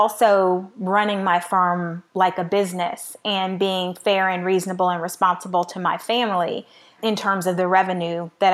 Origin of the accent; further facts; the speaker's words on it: Miami, Florida, United States; also born or lived in Midwest; now in Atlanta, United States; I'm in Atlanta. So I'm originally from the Midwest. I was raised in Miami. So I've kind of lived in a few different places.